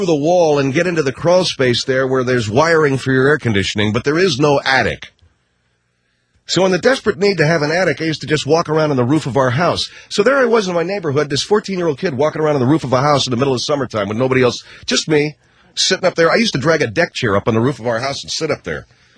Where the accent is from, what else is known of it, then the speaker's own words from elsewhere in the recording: California, United States; I grew up in California. We have no basements.